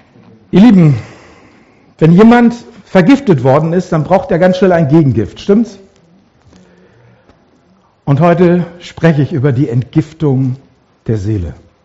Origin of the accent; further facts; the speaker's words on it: Mülheim an der Ruhr, North Rhine-Westphalia, Germany; Und wir waren auch Back to the Roots in unserem Heimatort, da wo ich geboren bin, in Mülheim an der Ruhr, die schönste Stadt im Ruhrgebiet.